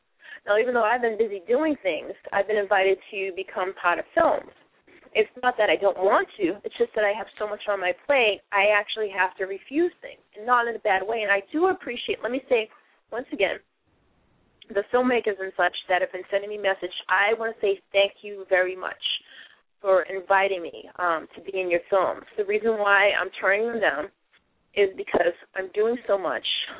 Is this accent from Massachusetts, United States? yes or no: yes; Massachusetts, United States; accent: Boston; I don't feel like I really want to get rid of my Boston accent. I actually get roles because of my Boston accent.